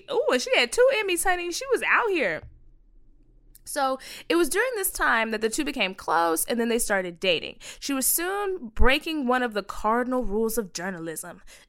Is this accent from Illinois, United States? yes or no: no; Texas, United States; and my friend Priscilla always says this because I'm from Texas.